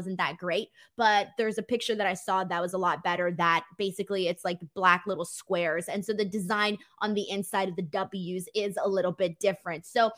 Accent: California, United States; As a Californian, that is the best way to describe this.

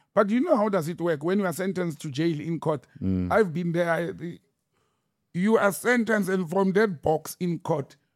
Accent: Randfontein, Gauteng, South Africa; Randfontein, my hometown

